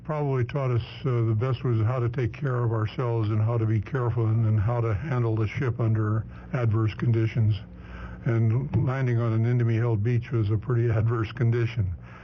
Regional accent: Fresno, California, United States; also born or lived in Idaho; Four years old. I came from Idaho. Moved down here from Idaho and moved onto a little farm out in 10 miles west of Fresno in the Central High School District.

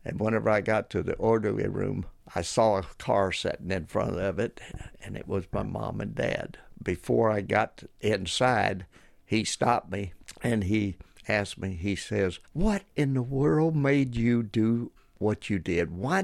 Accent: Birmingham, Alabama, United States; born there; I grew up, I guess you could say, in all kind of states. I was a country boy. I was born in Birmingham, Alabama.

